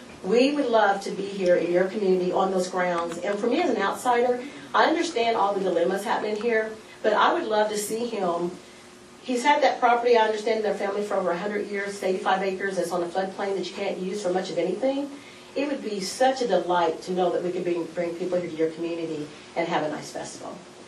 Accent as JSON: {"language": "English", "town": "Bloomington", "region": "Indiana", "country": "United States", "said": "from Bloomington, Indiana."}